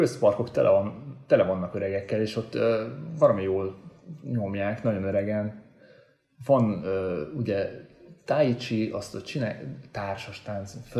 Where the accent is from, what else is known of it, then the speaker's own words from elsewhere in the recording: Hungary; magyaráztam neki, hogy én magyar vagyok.